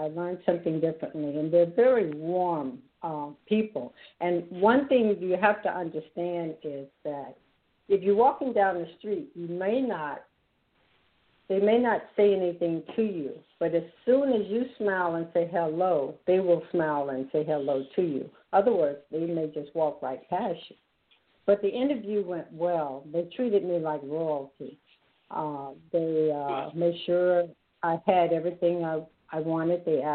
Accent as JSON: {"language": "English", "town": "Memphis", "region": "Tennessee", "country": "United States", "tie": "born or raised there", "also_born_or_lived": "Fort Eustis, United States / St. Louis, United States / California, United States", "lives_now": "Florida, United States", "said": "I was born in Fort Eustis, Virginia, and I'm the middle child of 11 children. I was raised in Memphis. I left Memphis, moved to St. Louis. I left St. Louis, went to California, and now I'm in Florida."}